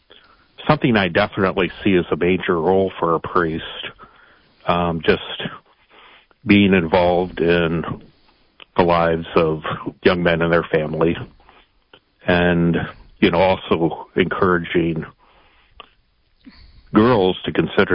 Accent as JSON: {"language": "English", "town": "Flint", "region": "Michigan", "country": "United States", "tie": "born or raised there", "said": "Well, I grew up in Flint, and my family attended St. Michael Church, which was closed a few years ago, unfortunately, but I grew up at that parish."}